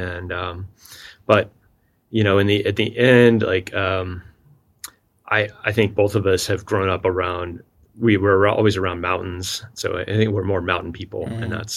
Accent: Colorado, United States; also born or lived in Seattle, United States; I also was exposed to backpacking and skiing growing up in Colorado.

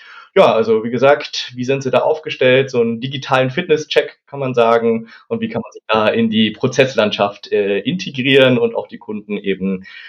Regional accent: Munich, Bavaria, Germany; Ich bin 26 Jahre alt. Ich komme aus München

